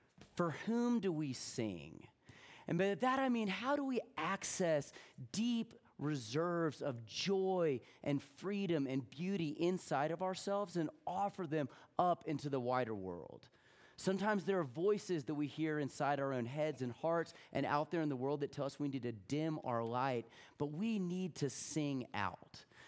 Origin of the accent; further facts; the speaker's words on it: Atlanta, Georgia, United States; also born or lived in Texas; know that I was born in Texas. I grew up in Atlanta, Georgia.